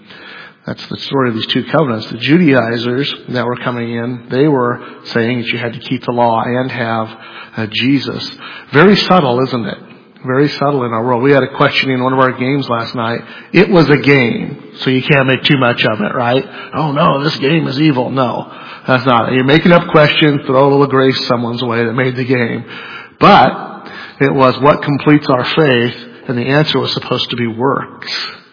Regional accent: United States; I'm only American, so I don't know that I can speak for the entire world, but it seems like a particularly American thing.

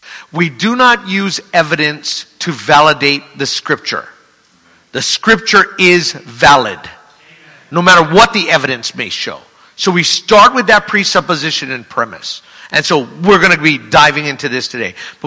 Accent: Hawaii, United States; But I'm from Hawaii. Like was mentioned, lived there all my life. I'm 53. Until this past summer, June, that's where I resided.

